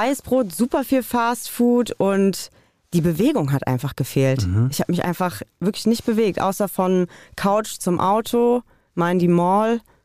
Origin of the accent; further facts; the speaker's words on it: Frankfurt, Hesse, Germany; Aber ja, Frankfurt ist meine Heimat. Ich liebe es hier. Es ist einfach City Number One.